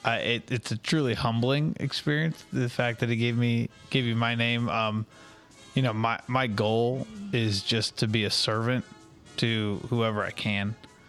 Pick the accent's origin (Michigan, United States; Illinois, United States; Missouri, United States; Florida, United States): Missouri, United States; St. Charles; And, you know, I grew up in St. Charles. When I moved back here to St. Louis